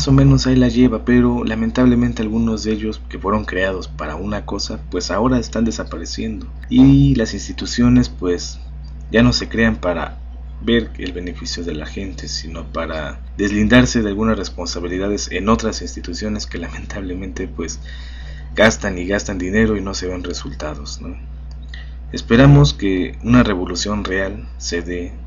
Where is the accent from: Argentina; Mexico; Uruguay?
Mexico; Somos mexicanos